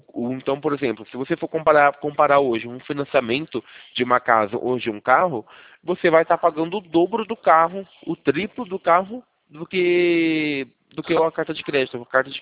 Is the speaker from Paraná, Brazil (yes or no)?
no; Sumaré, São Paulo, Brazil; Eu sou daqui de Sumaré, interior de São Paulo.